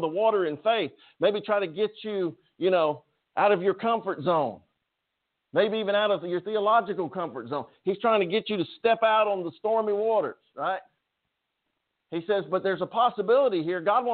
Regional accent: England, United Kingdom; I guess because I'm not German. I'm English.

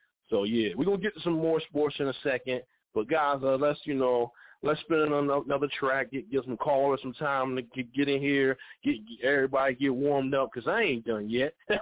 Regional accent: Philadelphia, Pennsylvania, United States; now in New Jersey, United States; He's here from here, New Jersey, Trenton, and I grew up like in Philly.

